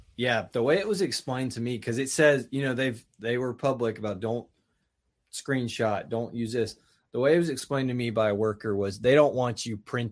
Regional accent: Birmingham, Alabama, United States; Yes, I grew up with one in Birmingham.

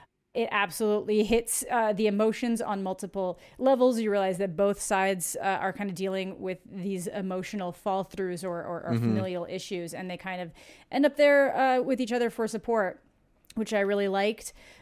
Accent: Canada; It's always interesting to watch a lot of, like, American military stuff when, like, as a Canadian, and just how people kind of respond to things.

